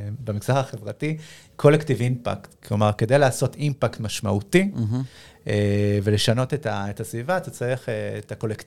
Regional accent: Ashkelon, Southern District, Israel; אני רוצה לחזור לאשקלון. אני רוצה להיות באשקלון ולקחת את כל הידע שצברתי ואת כל היכולות שלי ולחזור למקום שבו גדלתי.

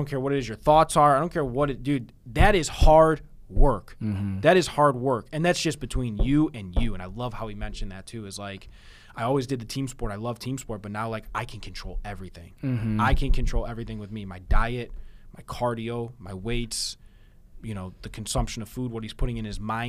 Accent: Aurora, Ohio, United States; also born or lived in Twinsburg; Twinsburg and Aurora blended into Aurora Shores.

